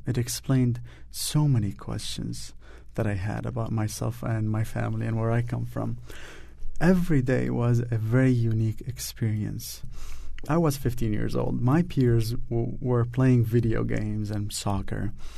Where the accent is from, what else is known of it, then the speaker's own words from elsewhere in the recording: Saudi Arabia; also born or lived in Damascus, Syria; I was born in Damascus, that is correct, but I've only lived there for a month as a baby. Then we quickly moved to Saudi Arabia, where I was raised for 15 years. So I grew up very far away from home.